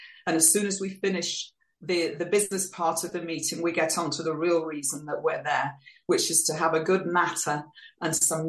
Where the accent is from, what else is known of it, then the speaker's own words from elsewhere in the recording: Yorkshire and the Humber, United Kingdom; now in Boise, United States; I am originally from Yorkshire in the north of England